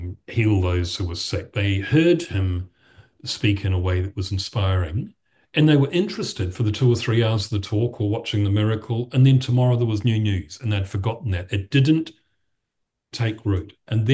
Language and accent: English; Timaru, Canterbury, New Zealand; I returned to my hometown last weekend, Palm Sunday, for Mass to Timaru